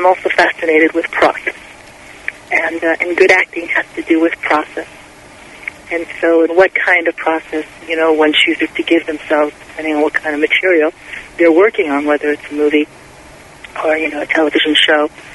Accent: France; also born or lived in New York, United States; I was born in New York, but when I was young, my dad worked for the William Morris Agency, and he became the president and opened their first offices in Europe, in Paris, in the 60s. So we moved to France.

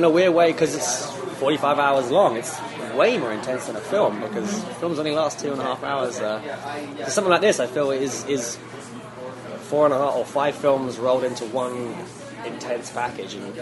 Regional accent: United Kingdom; especially as a Brit.

